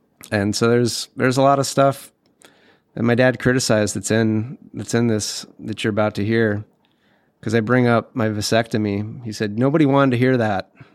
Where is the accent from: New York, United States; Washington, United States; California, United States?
California, United States; and I'm from California, but I'm not, you know, the Hollywood type.